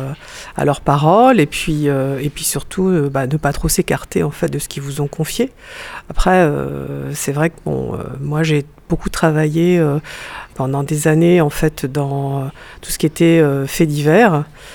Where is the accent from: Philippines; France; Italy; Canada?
France; Brest, Brittany; born there; Alors, je suis née à Brest au milieu des années 60.